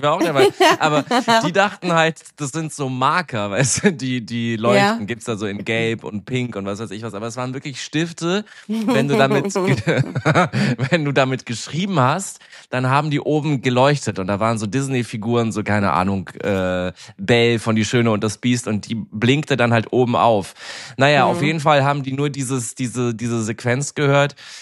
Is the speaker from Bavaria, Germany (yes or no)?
yes; Munich, Bavaria, Germany; ich komme aus München.